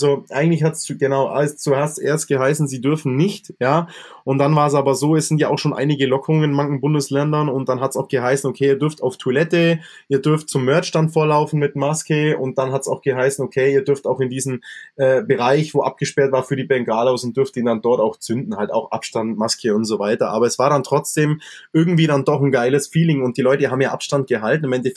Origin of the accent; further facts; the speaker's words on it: Bavaria, Germany; Das ist ja bei uns im Allgäu auch so.